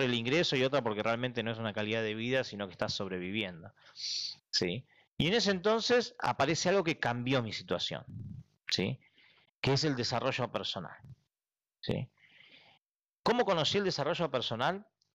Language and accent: Spanish; Argentina; ¿sí? Yo tengo 33 años, soy de Argentina